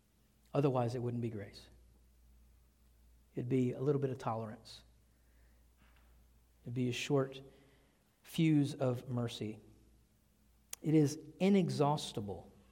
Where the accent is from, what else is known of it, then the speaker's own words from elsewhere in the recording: Texas, United States; it doesn't cost very much to put rock in your yard here compared to where I grew up in East Texas.